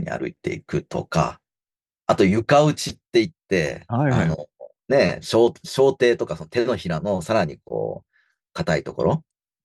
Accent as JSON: {"language": "Japanese", "region": "Ehime", "country": "Japan", "lives_now": "Tokyo, Japan", "said": "僕は愛媛出身なんですけど、まあ、地元の劇団で、まあ、演劇っていうのはかじっていて、で、東京に来たんだから"}